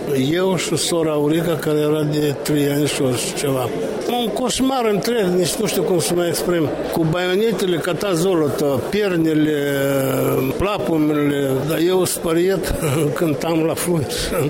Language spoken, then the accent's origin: Romanian; Orhei District, Moldova; now in Chișinău, Moldova; Am repădat satul și am venit din Tăin Orhei, pe urmă în Chișinău ne-am stabilit.